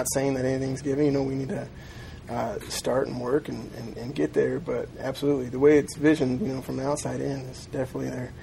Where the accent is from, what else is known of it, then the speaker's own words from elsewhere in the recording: Arizona, United States; also born or lived in Colorado; I grew up in Arizona and lived in Colorado, so just having that vegetation, the rain, good night, rains out here.